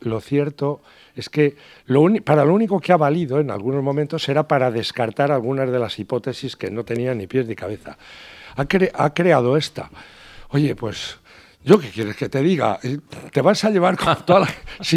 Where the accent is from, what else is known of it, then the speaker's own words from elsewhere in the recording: Guadalajara, Castilla-La Mancha, Spain; now in Valencia, Spain; Estoy en Valencia, la verdad, sí, claro. Sí, estoy en Valencia y soy de Guadalajara.